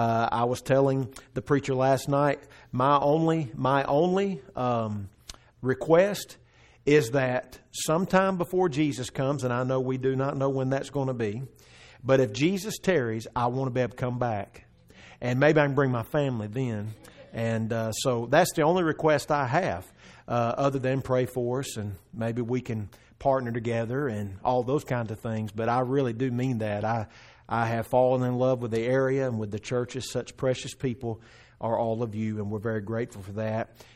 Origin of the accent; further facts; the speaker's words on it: Covington, Georgia, United States; We took a couple of weeks to move to my hometown, which is in Covington, Georgia. My wife and I are both from the same hometown.